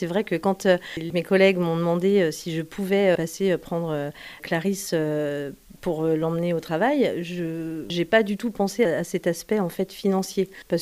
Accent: Cerizay, Nouvelle-Aquitaine, France; moi, je suis de Cerizay et la personne que je devais récupérer donc était de Cerizay.

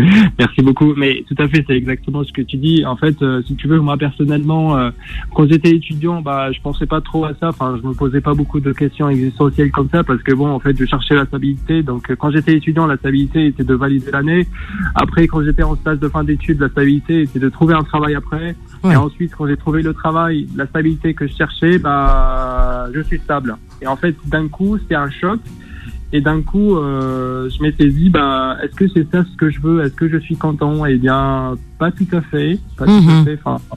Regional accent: Algeria; moved away as an adult; Dans mon école en Algérie, j'étais dans une école supérieure

